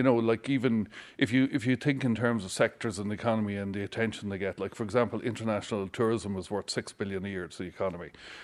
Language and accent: English; County Meath, Ireland; I come from North Meath.